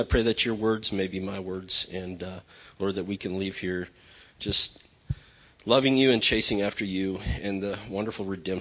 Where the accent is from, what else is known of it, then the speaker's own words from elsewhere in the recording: Alliance, Nebraska, United States; I'm originally from Alliance, Nebraska. I grew up in a loving and church-attending home.